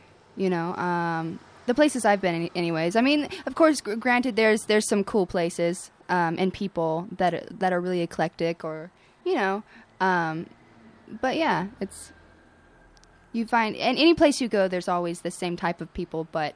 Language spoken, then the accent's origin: English; Reno, Nevada, United States; now in Los Angeles, United States; I'm from Reno, Nevada.